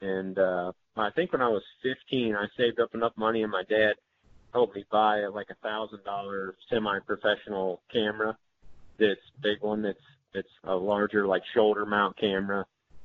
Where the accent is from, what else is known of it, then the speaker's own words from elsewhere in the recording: Paris, Missouri, United States; I'm from Paris, Missouri, a little town with about 900 people in it. And it's up in the northeast part of the state. I grew up there. Most of my family's from there.